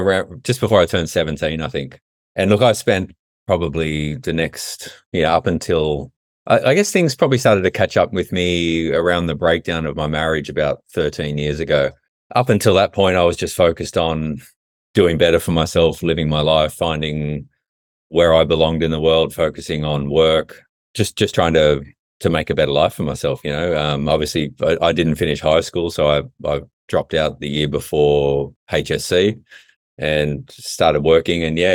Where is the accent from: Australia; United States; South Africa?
Australia; Blacktown, New South Wales; Growing up in Blacktown in Sydney's West, so I'd kind of identified when we moved there when I was, I think I was about 12 when we moved there